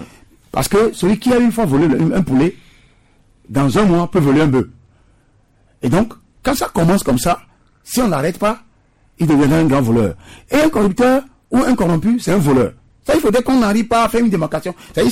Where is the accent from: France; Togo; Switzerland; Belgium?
Togo; le phénomène de la corruption qui sévit chez nous au Togo.